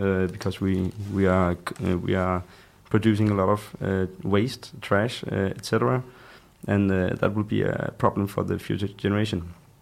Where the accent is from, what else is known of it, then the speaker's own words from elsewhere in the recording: Denmark; I'm from Denmark.